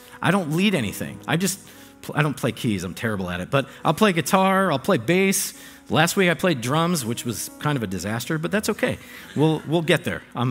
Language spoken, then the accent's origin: English; Florida, United States; now in Connecticut, United States; And I'm not saying that to throw shade at Connecticut because I'm from Florida, forgive me.